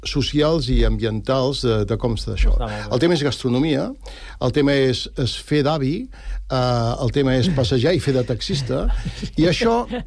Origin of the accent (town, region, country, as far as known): Sant Cugat del Vallès, Catalonia, Spain; born or raised there; also born or lived in Calaf / Andalusia